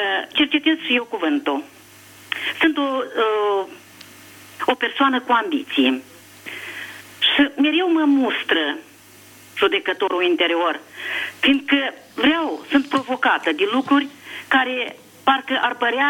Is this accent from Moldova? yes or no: yes; Moldova; Sunt din Republica Moldova.